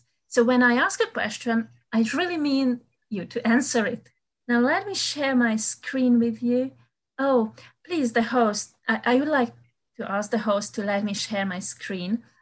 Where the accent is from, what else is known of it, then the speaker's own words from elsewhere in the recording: Hungary; English is a second language; As you said, I am from Hungary, so please forgive my English skills.